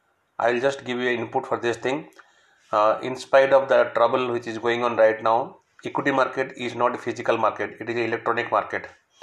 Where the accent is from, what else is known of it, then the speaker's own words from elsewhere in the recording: Noida, Uttar Pradesh, India; from Noida